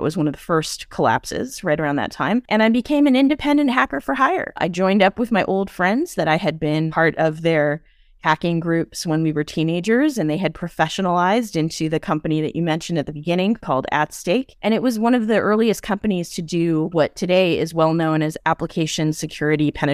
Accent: Boston, Massachusetts, United States; I was a teenager growing up in the Boston area, and there were a lot of hackers nearby

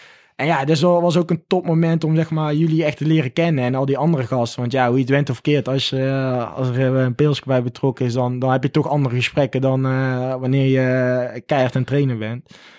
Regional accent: North Brabant, Netherlands; ik ben een Brabander in hart en nieren.

